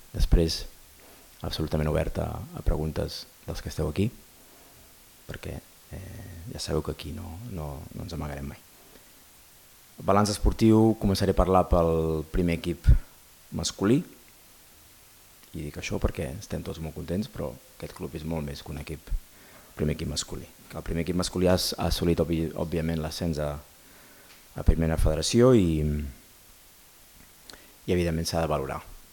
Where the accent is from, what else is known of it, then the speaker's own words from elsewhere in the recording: Sabadell, Catalonia, Spain; jo, com que soc de Sabadell, m'ho puc permetre